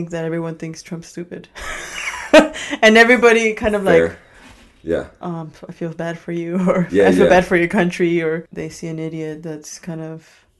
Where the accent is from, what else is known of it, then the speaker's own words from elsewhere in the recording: Chicago, Illinois, United States; first language Spanish; English is a second language; I grew up in Chicago. I always kind of consider myself Mexican.